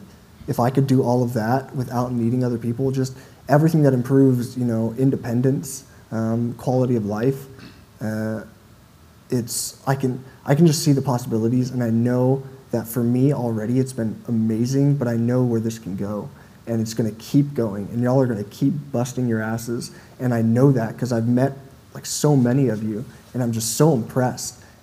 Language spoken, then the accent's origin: English; Arizona, United States; Like I'm from Arizona, if y'all don't know, so, like, driving up here was a 10-hour drive, and I loved it.